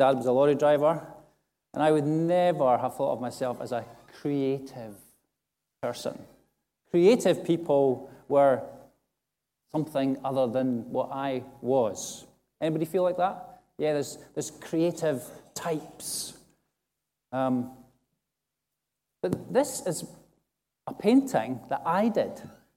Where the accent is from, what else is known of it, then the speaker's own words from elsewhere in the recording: Perth, Scotland, United Kingdom; now in Musselburgh, United Kingdom; I come from Perth, my hometown. I was a St. Johnstone season ticket holder. No. I live in Musselburgh now